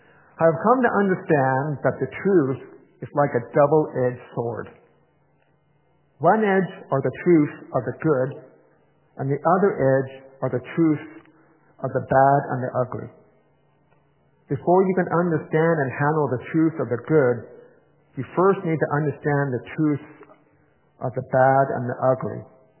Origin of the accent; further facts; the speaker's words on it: Victoria, British Columbia, Canada; now in Toronto, Canada; I was born in 1965 in Victoria, BC.